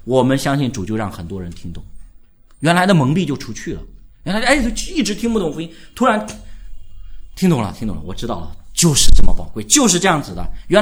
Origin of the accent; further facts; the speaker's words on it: China; 因为我们是中国人嘛